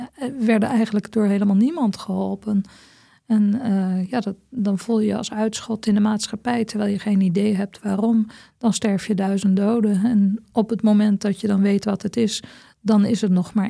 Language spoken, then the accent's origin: Dutch; Putten, Gelderland, Netherlands; Ik ben opgegroeid in Putten, zoals je al zei, op de Veluwe. Zwaar getroffen dorp.